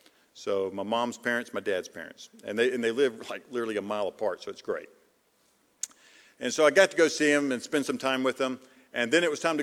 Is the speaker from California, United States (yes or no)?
no; Boone, North Carolina, United States; I grew up in Boone, North Carolina. I was child labor for my father. Still am. And we grew up in Boone